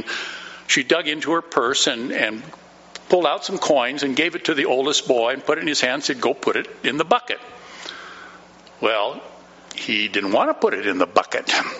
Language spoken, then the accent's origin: English; Rochester, Washington, United States; And I grew up in Rochester, just a short distance away